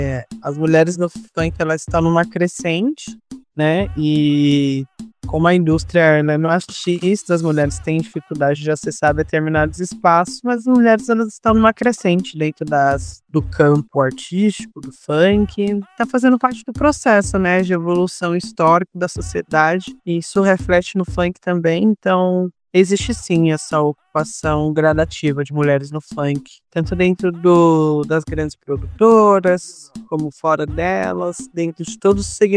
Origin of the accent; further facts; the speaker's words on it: São Paulo, Brazil; sou nascida e criada no Itaim Paulista, extrema zona leste de São Paulo.